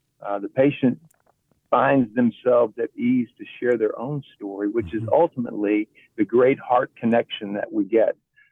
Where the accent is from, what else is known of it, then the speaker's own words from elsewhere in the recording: Baton Rouge, Louisiana, United States; following Dr. Billy Graham's visit to Tiger Stadium in Baton Rouge, my hometown.